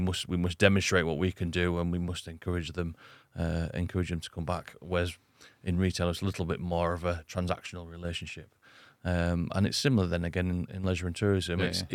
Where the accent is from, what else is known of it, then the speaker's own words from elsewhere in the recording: Huddersfield, Yorkshire and the Humber, United Kingdom; Originally, I'm West Yorkshire born and bred, Huddersfield, and that's where my family still is.